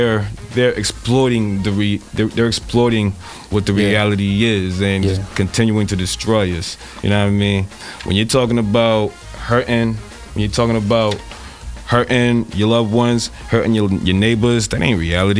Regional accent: New York, United States; now in Minnesota, United States; Now, being that I'm from New York, but not in New York. I live here in Minnesota, so I'm around y'all and y'all unique sounds.

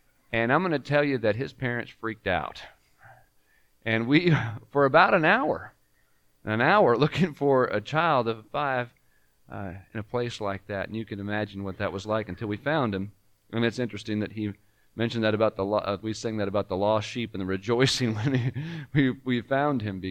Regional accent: California, United States; Growing up in Southern California gave me and my sister a lot of opportunities to go to some very interesting places.

